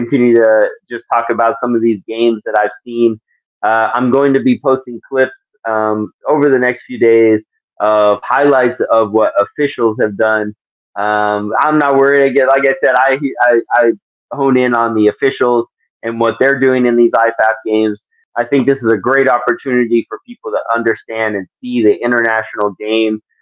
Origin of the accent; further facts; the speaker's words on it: United States; Even though I'm from the United States, I tend to cheer for Mexico.